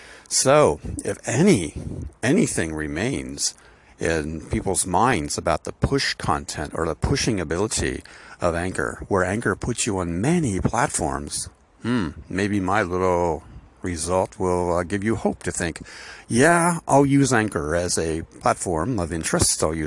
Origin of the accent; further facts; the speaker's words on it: United States; now in Ireland; I am an American living in Ireland.